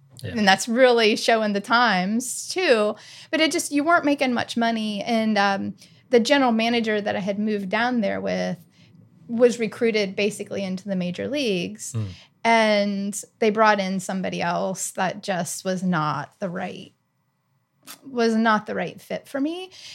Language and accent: English; Ohio, United States; also born or lived in Oscoda, Michigan / Columbus, Georgia; now in Texas, United States; I would claim Ohio. I was born in Oscoda, Michigan on an Air Force base. My dad was very briefly in the Air Force. So that's where I was born, but grew up and raised in Ohio and then moved here from Columbus, Georgia.